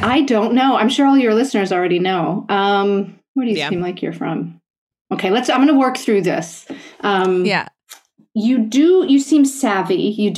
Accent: United States; I'm American.

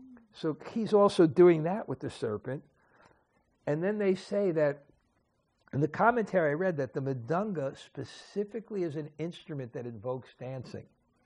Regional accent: New York, United States; I know when I grew up in New York, if someone got defeated in a fight, he would never say he was defeated.

